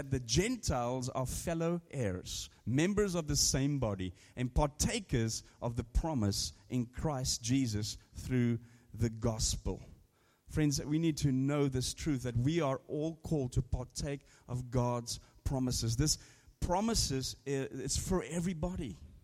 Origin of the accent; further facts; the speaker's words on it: South Africa; I come from South Africa, obviously, as you guys know, some of you know